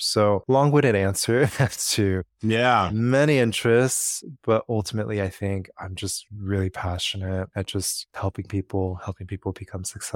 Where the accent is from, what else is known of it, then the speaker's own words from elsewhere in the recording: Los Angeles, California, United States; And so I grew up in Los Angeles